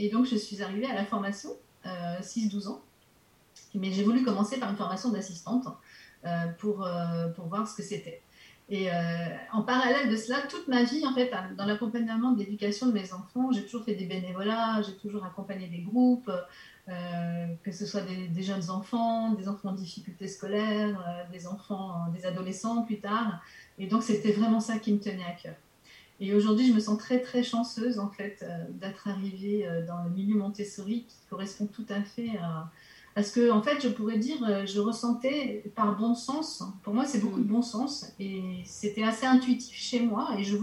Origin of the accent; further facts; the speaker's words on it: France; also born or lived in United States / England; now in Switzerland; j'ai vécu aux États-Unis, en Angleterre, enfin maintenant je suis en Suisse alors que je suis française